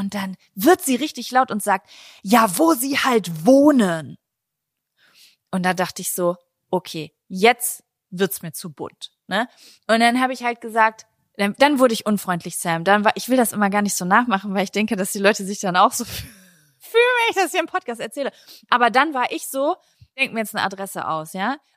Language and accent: German; Lübbecke, North Rhine-Westphalia, Germany; Ich komme aus Lübbecke.